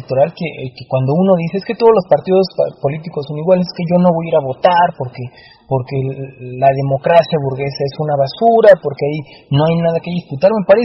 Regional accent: Mexico

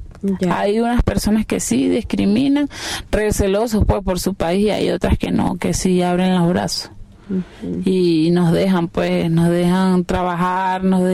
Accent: Valencia, Carabobo, Venezuela; now in Ecuador; Yo soy de Valencia. Valencia, vivo en Aguanagua.

